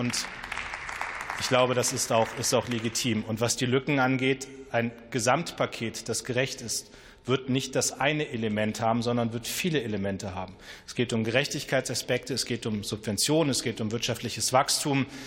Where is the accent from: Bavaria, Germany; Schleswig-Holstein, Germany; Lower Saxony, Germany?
Lower Saxony, Germany; in meiner Heimat in der Lüneburger Heide